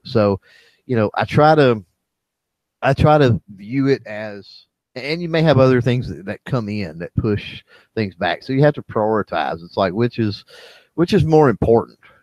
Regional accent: Texas, United States; I know that's a double negative, but I'm from Texas.

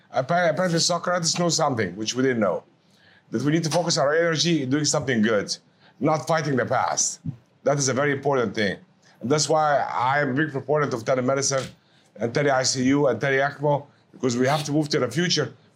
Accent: New York, United States; It came out of New York, my hometown, from a small hospital there at Columbia University.

